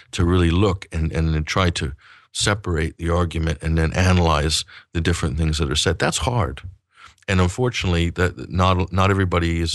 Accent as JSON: {"language": "English", "country": "United States", "said": "I'm an American. I'm very proud of my country and proud of its history and love its people, love the land, love the culture."}